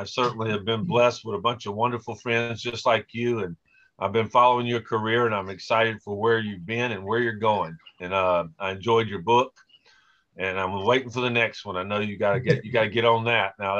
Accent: North Carolina, United States; also born or lived in Florida; I was born in Florida. I grew up in North Carolina. I went to Western Carolina University for undergraduate

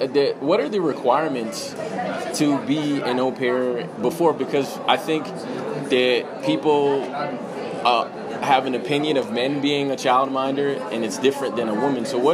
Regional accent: United States; I mean, I'm from the United States, so I understand.

